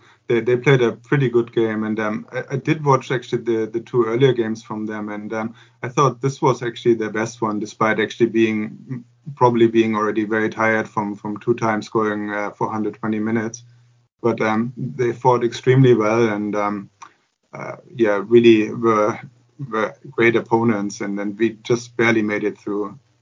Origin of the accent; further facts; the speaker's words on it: Germany; English is a second language; moved away as an adult; now in Japan; I'm originally from Germany